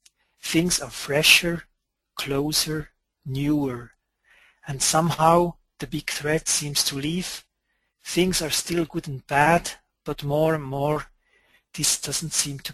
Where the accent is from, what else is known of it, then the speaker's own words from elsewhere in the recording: Lucerne, Switzerland; from Lucerne in Switzerland. I am 50 years old.